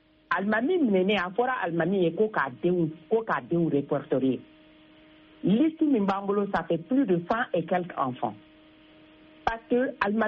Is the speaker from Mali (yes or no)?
yes; Mali; bon moi d'abord je suis vraiment une malienne je suis une malienne